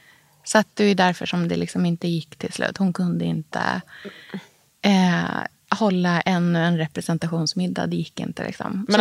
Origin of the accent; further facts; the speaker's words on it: Norrköping, Östergötland, Sweden; om man jämför med det livet som jag hade hemma i Norrköping, var ju jätteannorlunda.